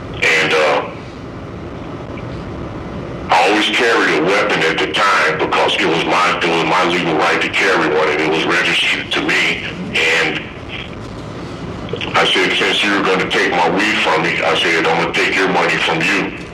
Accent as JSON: {"language": "English", "town": "Chicago", "region": "Illinois", "country": "United States", "tie": "born or raised there", "said": "My family wouldn't let us be a part of it, even growing up in Chicago, as ridiculous as it is now."}